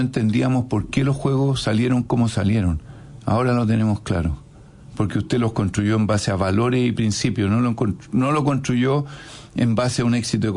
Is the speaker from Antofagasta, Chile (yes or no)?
yes; Antofagasta, Chile; yo soy de Antofagasta, esa es mi tierra, ahí conozco.